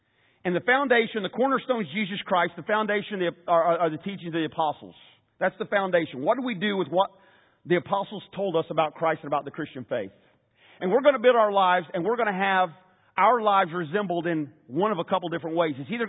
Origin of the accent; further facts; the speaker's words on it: Indiana, United States; Because I grew up in Indiana and I know when you got to have a fire.